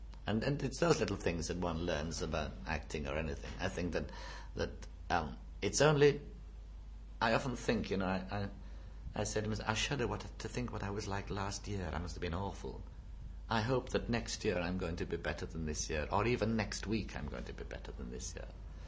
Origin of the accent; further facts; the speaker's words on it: England, United Kingdom; I'm a Northerner, but I'll give it a try.